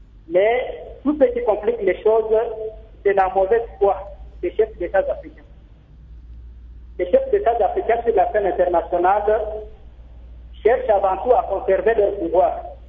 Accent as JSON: {"language": "French", "country": "DR Congo", "said": "Ici, chez nous, à RDC"}